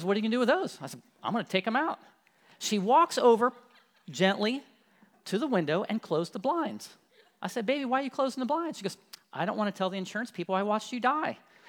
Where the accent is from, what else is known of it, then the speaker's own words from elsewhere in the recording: Columbus, Ohio, United States; She grew up in Marion, Ohio. I grew up in Columbus.